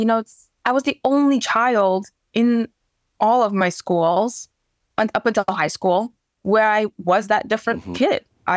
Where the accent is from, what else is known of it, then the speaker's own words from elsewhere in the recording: Ukraine; first language Ukrainian; English is a second language; now in United States; I had coming to America were, so I didn't speak any English. My mom didn't speak Ukrainian.